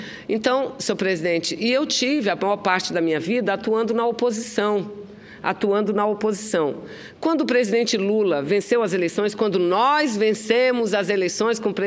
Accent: Manaus, Amazonas, Brazil; Eu fui vereadora da minha cidade, Manaus, eu fui deputada federal por 3 mandatos.

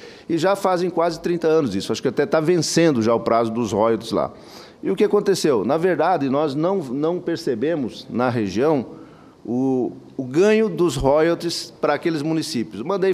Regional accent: São Miguel do Iguaçu, Paraná, Brazil; Eu vim de uma região do Paraná, a Vossa Excelência também veio de lá, de Cascavel, sou ali de São Miguel do Iguaçu

